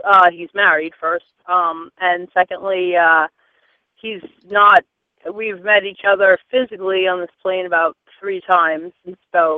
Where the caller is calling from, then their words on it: New Jersey, United States; New Jersey.